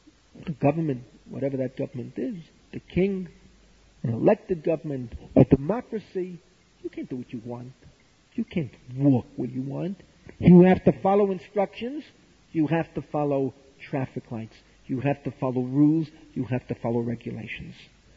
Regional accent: New York, United States; born there; I was born in New York. I know what I'm talking about.

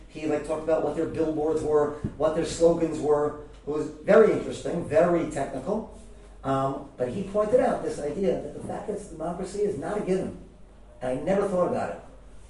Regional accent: United States; we take it for granted because we grew up in American democracy

